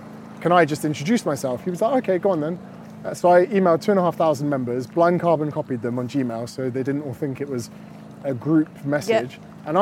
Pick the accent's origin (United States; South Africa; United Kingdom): United Kingdom; Windsor, South East England; And I was like, Dad, we're from Windsor, why are you making me sign on the dole?